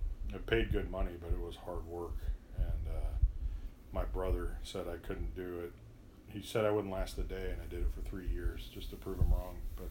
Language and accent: English; Danville, Illinois, United States; I grew up in Danville, Illinois.